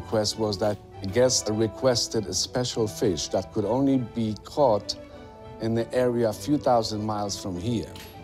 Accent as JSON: {"language": "English", "country": "Poland", "second_language": "English", "lives_now": "United States", "said": "I'm originally from Poland."}